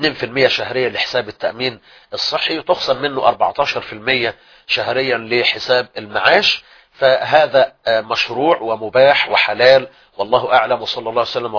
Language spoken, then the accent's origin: Arabic; Egypt